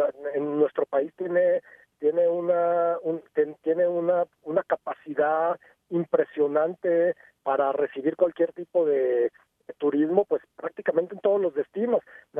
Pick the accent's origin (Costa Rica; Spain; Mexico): Mexico; León, Guanajuato; Yo provengo de la ciudad de León, Guanajuato, y nosotros en León, Guanajuato